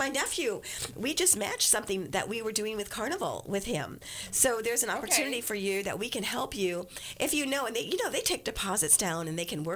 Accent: Michigan, United States; I'm from Michigan.

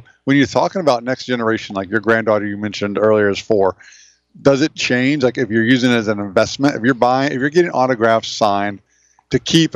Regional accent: Evansville, Indiana, United States; Because Donnie Baseball from Evansville, Indiana, my hometown, was benched for not cutting his hair.

